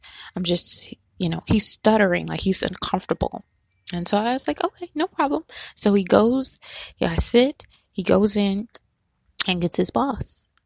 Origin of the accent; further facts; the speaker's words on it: Louisiana, United States; I'm from Louisiana, so we, you know, twerk and we do all those things.